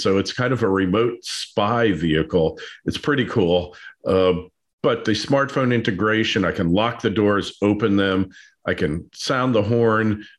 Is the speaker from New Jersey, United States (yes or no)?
yes; New Jersey, United States; now in Florida, United States; Growing up in New Jersey, you always had to have an attendant fill your car because you were not smart enough.